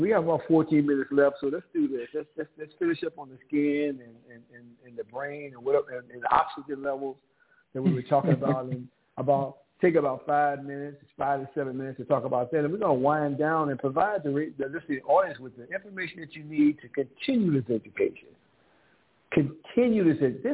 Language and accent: English; St. Louis, Missouri, United States; It's from my hometown, St. Louis, Missouri.